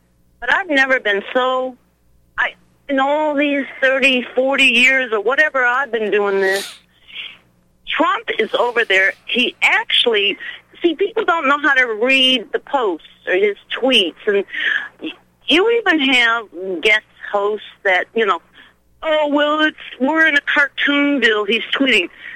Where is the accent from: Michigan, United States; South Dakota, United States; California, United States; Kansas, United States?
Michigan, United States; now in Houston, United States; I'm from Michigan. I went to New York, New Jersey. I did my X-ray school over there.